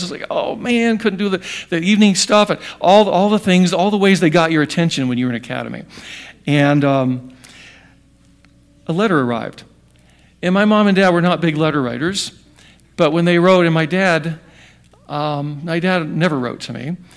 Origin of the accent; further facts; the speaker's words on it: Hampton, Virginia, United States; we happened to go to Southern Virginia, down right near Norfolk, Hampton, Virginia, where my hometown at that time was.